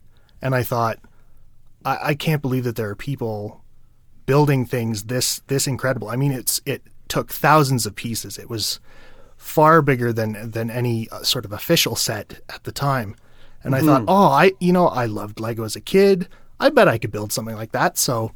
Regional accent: Ottawa, Ontario, Canada; I was living with a roommate in an apartment in my hometown of Ottawa, Ontario, which is also where I went to university and where Ryan and I met.

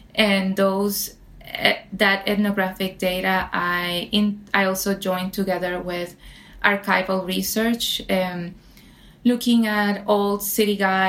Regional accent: Puerto Rico; now in United States; I was born and raised in Puerto Rico

